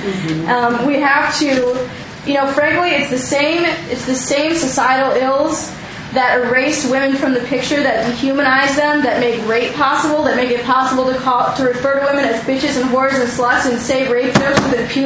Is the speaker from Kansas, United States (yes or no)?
no; San Diego, California, United States; from San Diego